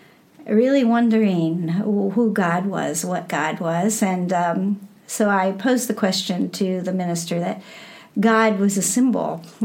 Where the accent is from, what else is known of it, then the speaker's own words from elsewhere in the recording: Iowa, United States; born there; Well, I was born in the Midwest, in Iowa, Heartland, it's called, around here.